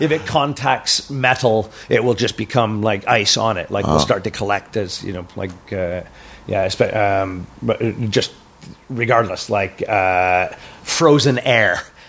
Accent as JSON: {"language": "English", "region": "Alberta", "country": "Canada", "tie": "born or raised there", "said": "what minus 40 is like, growing up in Alberta"}